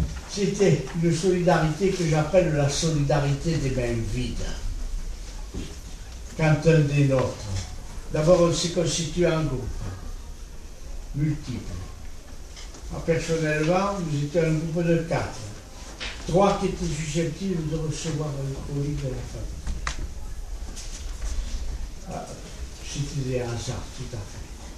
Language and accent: French; France; En tant que Français, dans l'autre défense